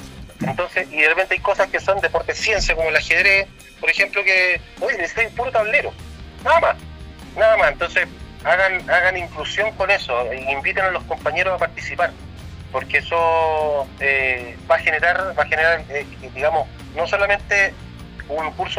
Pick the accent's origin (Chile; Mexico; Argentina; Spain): Chile; Cerrillos, Santiago Metropolitan Region; mira, mi mamá, yo soy de Cerrillo